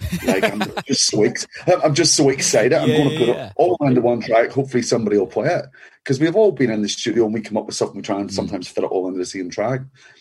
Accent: Belfast, Northern Ireland, United Kingdom; You know, I'm a Protestant. I grew up in a Protestant neighborhood.

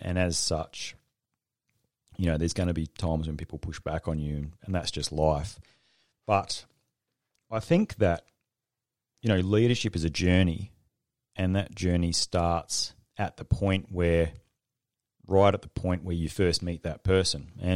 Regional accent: Australia; And because we're scared to have them as an Australian culture, then what quite often happens is we don't ever get that trust back

